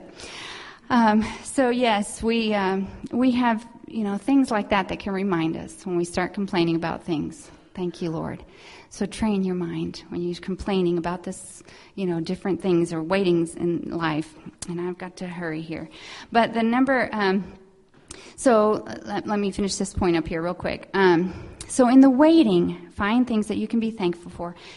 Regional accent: Mexico; We grew up in Mexico as missionaries.

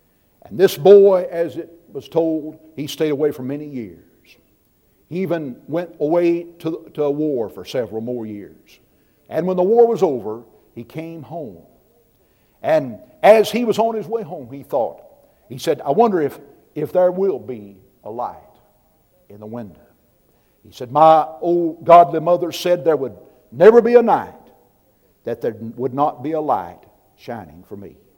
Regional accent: United States; born there; I'm glad I was born in America. Glad I was born in this country.

